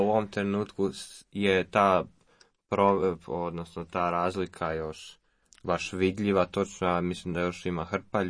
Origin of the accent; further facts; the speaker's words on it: Croatia; I onda ja Hrvate kritiziram jer sam Hrvat.